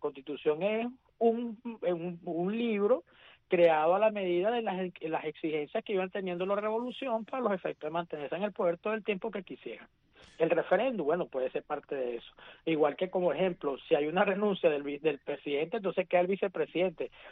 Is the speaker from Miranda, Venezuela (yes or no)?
no; Barinas, Venezuela; yo que soy de Barinas también y que me conozco perfectamente el estado Barinas